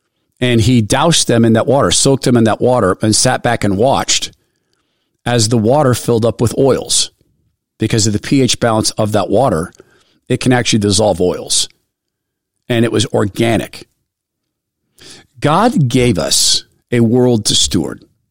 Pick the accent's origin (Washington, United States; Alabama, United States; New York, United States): Washington, United States; When I grew up in the Spokane Valley, a lot of the land was still farmed actively.